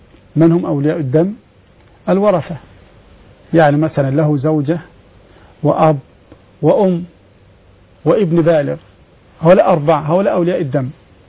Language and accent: Arabic; Upper Egypt, Egypt; عندنا في الصعيد أناس فضلاء أجلاء وأصحاب نخوة